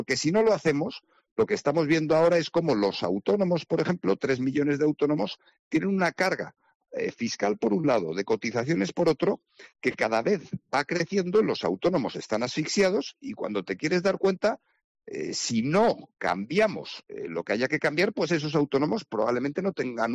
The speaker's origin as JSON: {"language": "Spanish", "region": "Extremadura", "country": "Spain", "said": "en parte porque somos vecinos de Portugal y a Portugal se llega a través de Extremadura"}